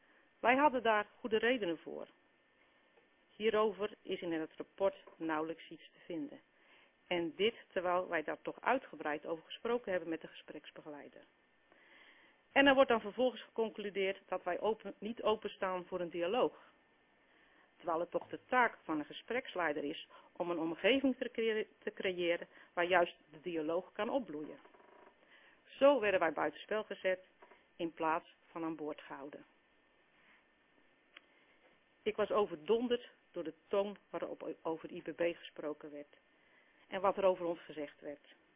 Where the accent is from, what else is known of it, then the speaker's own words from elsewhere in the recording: Hoornaar, South Holland, Netherlands; Ik ben geboren en getogen in Hoornaar.